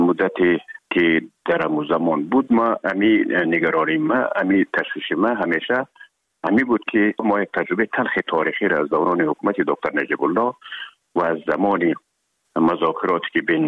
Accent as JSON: {"language": "Persian", "region": "Herat", "country": "Afghanistan"}